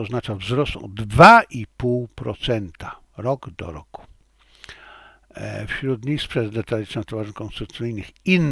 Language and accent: Polish; China; jako że jestem Chińczykiem, więc dla mnie to jest naturalne